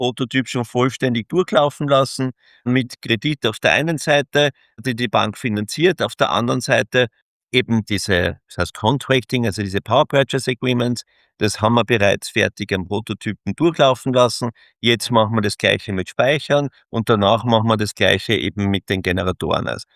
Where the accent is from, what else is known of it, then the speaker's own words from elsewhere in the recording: Austria; wir sind ja Österreicher und wir lieben unseren patriotischen Ansatz und daher auch Wien gewählt.